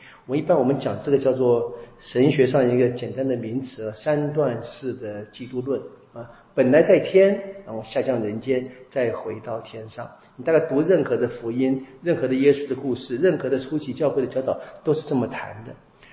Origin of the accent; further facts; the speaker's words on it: China; 我们中国人常说嘛，做事的轻重缓急要分得清楚